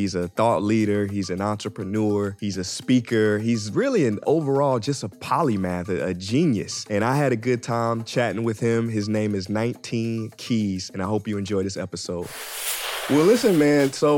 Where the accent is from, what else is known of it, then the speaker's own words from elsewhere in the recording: St. Louis, Missouri, United States; Unfortunately, I say we because I'm from there too, and we lead in that category.